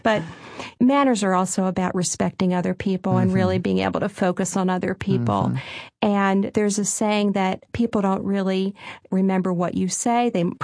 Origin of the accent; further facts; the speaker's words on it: Smoketown, Pennsylvania, United States; Smoketown, Lancaster County. And I have extended family as far as the eye can see. Grew up in a family of five children.